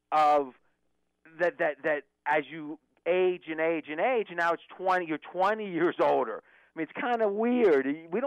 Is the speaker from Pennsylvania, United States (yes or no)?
yes; Pennsylvania, United States; I grew up near Pittsburgh.